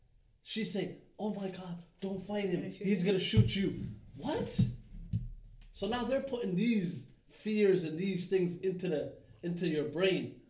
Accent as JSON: {"language": "English", "town": "Toronto", "region": "Ontario", "country": "Canada", "tie": "born or raised there", "said": "And remember, I told you I grew up in Dixon, so I only grew up around Somalis."}